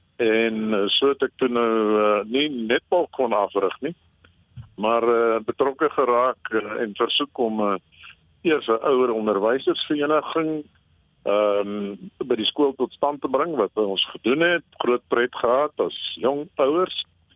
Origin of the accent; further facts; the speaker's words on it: Estcourt, KwaZulu-Natal, South Africa; moved away as an adult; now in Bloemfontein, South Africa; Ek het in Natal groot geword, in die dorp Escort, daar gebore, daar gematrikuleer, toe my weermagopleiding gaan doen, en as gevolg van 'n beurs wat die universiteit my aangebied het, by Koffsies in Bloemfontein gaan studeer, en in Bloemfontein vasgehaak. Ek sit nog steeds hier